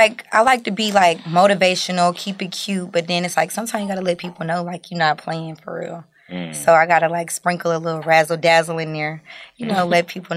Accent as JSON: {"language": "English", "region": "North Carolina", "country": "United States", "said": "So as most know, I'm from North Carolina."}